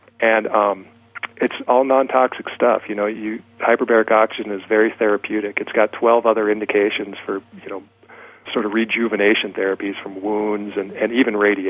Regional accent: Rapid City, South Dakota, United States; And even in my hometown, Rapid City, which is a very conservative, standard of care type oncology center

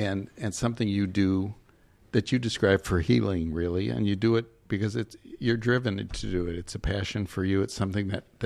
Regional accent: Los Angeles, California, United States; They're both from Los Angeles. I just shared with them I'm from Los Angeles, so we had some good Los Angeles stories.

